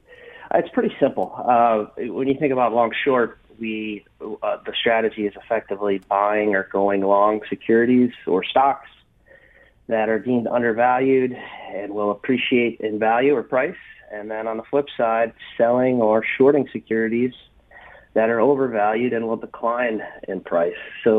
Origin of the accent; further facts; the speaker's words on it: St. Louis, Missouri, United States; I'm originally from St. Louis, Missouri.